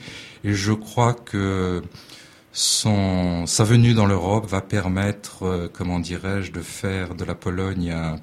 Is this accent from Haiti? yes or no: no; France; Moi, je suis français. Mes parents sont polonais. Ils sont émigrés en France suite au conflit.